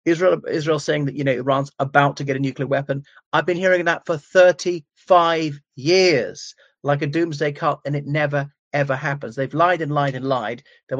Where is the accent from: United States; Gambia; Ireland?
Ireland; from Ireland, and I was dead wrong.